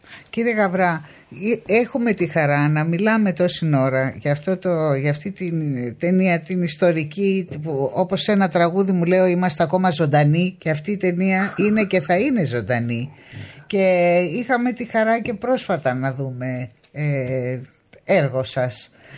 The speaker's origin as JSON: {"language": "Greek", "country": "Greece", "said": "Και θέλω να σας ευχαριστήσω σαν Ελληνίδα και για το τελευταίο σας εγχείρημα."}